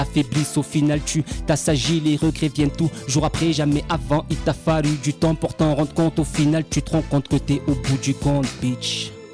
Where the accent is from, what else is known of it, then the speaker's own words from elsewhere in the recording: Marseille, Provence-Alpes-Côte d'Azur, France; moi je suis de Marseille, je vais dire les Marseillais, automatiquement, c'est sûr